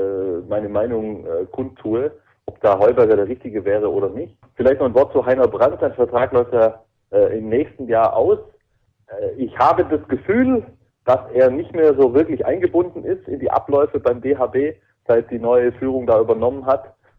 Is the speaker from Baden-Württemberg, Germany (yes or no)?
yes; Ehingen, Baden-Württemberg, Germany; Ich komme aus Ehingen, das ist 1 Stunde Autofahrt von Balingen entfernt.